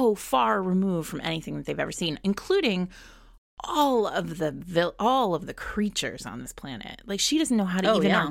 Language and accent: English; New England, United States; now in New York City, United States; I grew up in New England. I've lived in New York City for 20 years.